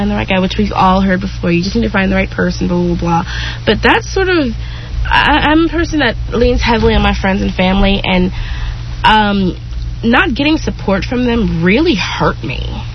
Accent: Henderson, Texas, United States; My family, we're from East Texas, and it's sort of backwards and, you know, very Christian and very traditional

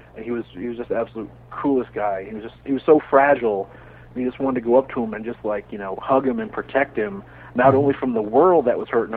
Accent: New Jersey, United States; Growing up, I grew up in North Jersey, and, you know, we didn't know

